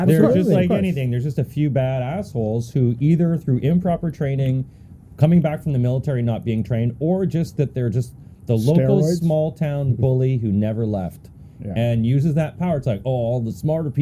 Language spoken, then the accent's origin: English; Canada; And they're like, where are you from? Like, Canada.